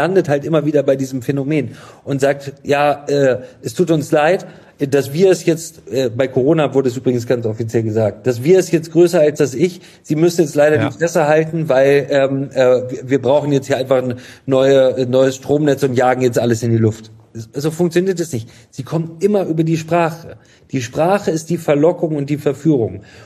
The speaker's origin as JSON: {"language": "German", "region": "Hamburg", "country": "Germany", "said": "als Hamburger und HSV-Fan hasse ich den FC Bayern leidenschaftlich."}